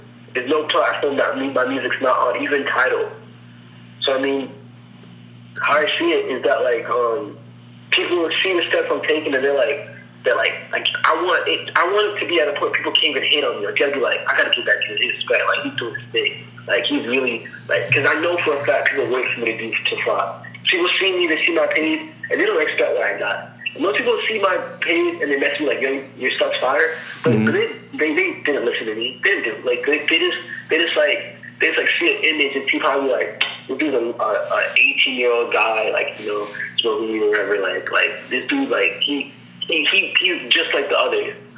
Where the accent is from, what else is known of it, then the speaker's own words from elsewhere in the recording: North Carolina, United States; I grew up in North Carolina, but like all my really heritage is in Jamaica. Like, when I first came here, I got made fun of for being Jamaican.